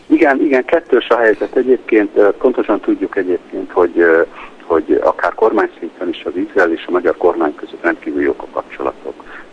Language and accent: Hungarian; Budapest, Central Hungary, Hungary; Ha azt mondtam, hogy én magyar vagyok, és Budapestről jöttem